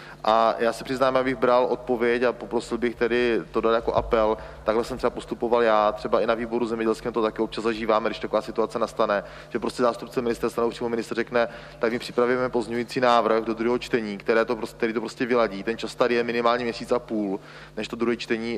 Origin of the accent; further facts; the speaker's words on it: Moravia, Czechia; Jednak nepovažuji se jako Moravák za divoký východ.